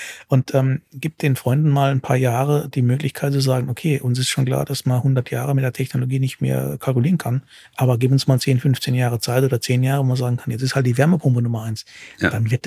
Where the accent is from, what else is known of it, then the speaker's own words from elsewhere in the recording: Southern Germany, Germany; als Süddeutscher